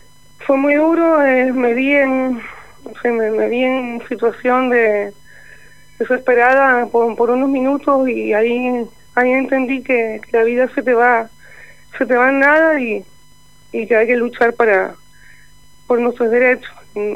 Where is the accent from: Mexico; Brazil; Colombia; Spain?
Spain; moved away as an adult; now in Chucuma, Argentina; Yo soy española, pero vivo aquí hace 4 años.